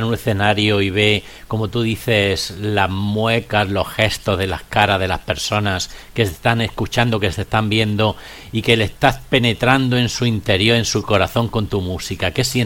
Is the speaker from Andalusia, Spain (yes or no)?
yes; Granada, Andalusia, Spain; como decimos los andaluces, que yo soy natura de Granada